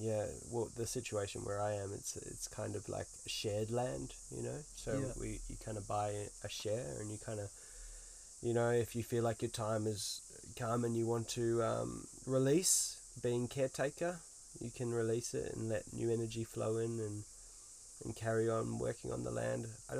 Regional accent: Australia; now in New Zealand; And I'm from Australia originally, so I would love to return to Australia. Been in New Zealand a decade now

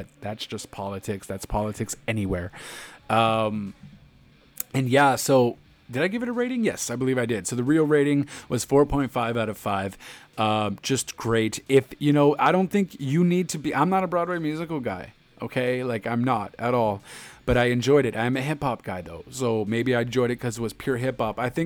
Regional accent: Canada; By the way, I'm Canadian.

